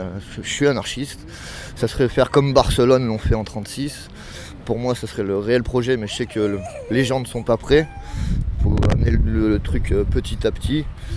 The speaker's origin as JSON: {"language": "French", "town": "Tain-l'Hermitage", "region": "Auvergne-Rhône-Alpes", "country": "France", "said": "je suis de Tain-l'Hermitage, je suis chauffeur poids lourd."}